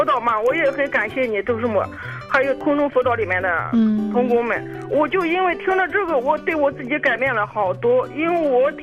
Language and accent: Chinese; Shandong, China; now in Shanghai, China; 我老家是山东的，我在上海开出租车